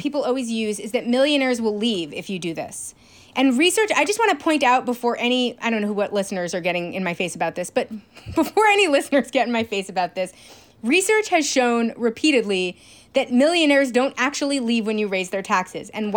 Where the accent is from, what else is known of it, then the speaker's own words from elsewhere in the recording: New York, United States; now in California, United States; even though I technically live in California, but my home state of New York is going to be the state that has the highest tax rate for millionaires of any state in the union.